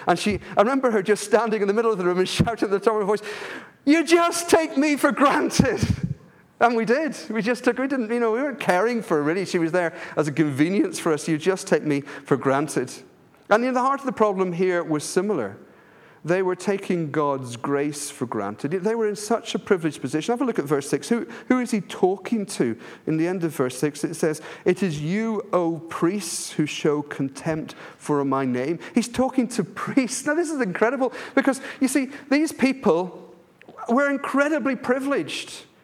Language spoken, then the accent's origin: English; Ireland; I come from Ireland, and Ireland, Southern Ireland, is a Catholic country.